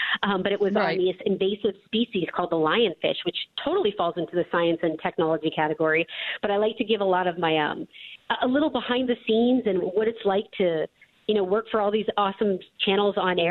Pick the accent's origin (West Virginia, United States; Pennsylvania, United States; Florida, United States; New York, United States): Pennsylvania, United States; Erie; You know, I grew up in Erie, Pennsylvania, in a very blue-collar family.